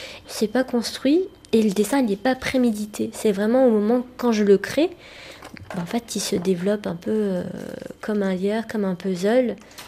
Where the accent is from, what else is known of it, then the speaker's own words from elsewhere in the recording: France; born there; comme j'avais jamais vécu en Chine, je suis chinoise, mais je suis née en France, donc je me considère comme française.